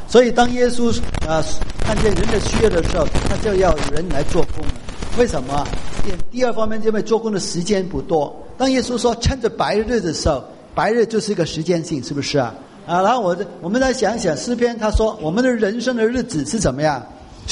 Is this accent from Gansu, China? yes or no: no; Guangdong, China; 所以有时候我们广东人骂人的时候